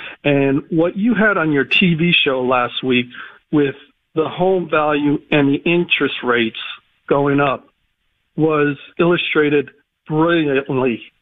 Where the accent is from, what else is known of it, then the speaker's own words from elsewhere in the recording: New Jersey, United States; now in Pennsylvania, United States; I'm a transplant from the New Jersey, New York area, and I'm in central PA now.